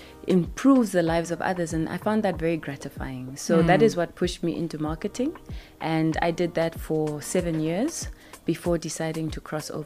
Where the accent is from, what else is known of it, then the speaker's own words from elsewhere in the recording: Onipa, Oshikoto, Namibia; But within Namibia, I'm a girl from Onipa. Mm-hmm. I was born in a small village mission town where my grandparents were the head of the church. My grandfather is a bishop.